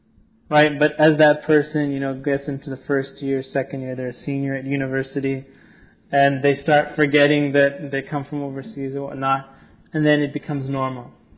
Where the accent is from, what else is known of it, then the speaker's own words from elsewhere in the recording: Winnipeg, Manitoba, Canada; I'm from Winnipeg, I won't deny it